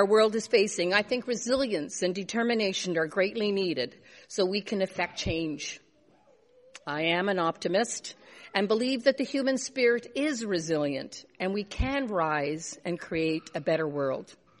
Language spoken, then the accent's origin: English; Finland; I come from Finland, and resilience is a cultural trait.